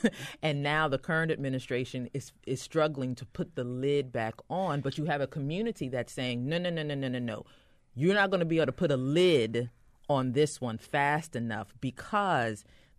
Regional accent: Ohio, United States; now in Baltimore, United States; I'm not originally from Baltimore. I'm originally from a little town in Ohio. I've been in the Baltimore area for about 18 years, and I've been in Baltimore City for about 13 years.

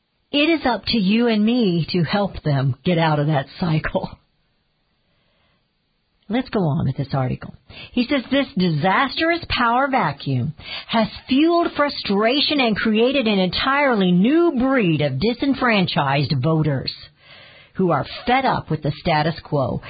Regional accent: Georgia, United States; Says another recent exit poll in my home state of Georgia is showing that 6 in 10 Republicans felt betrayed by their political party.

